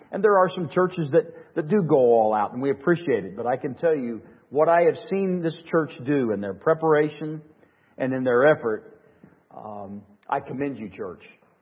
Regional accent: West Virginia, United States; accent: hillbilly; and we are from West Virginia. That's right. I speak two languages, English and hillbilly, and I'm much more fluent in hillbilly, amen

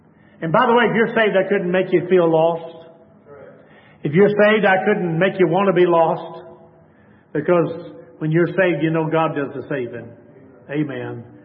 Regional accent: Texas, United States; I grew up in Dallas County, Texas. I mean, there were cars, just mass people everywhere.

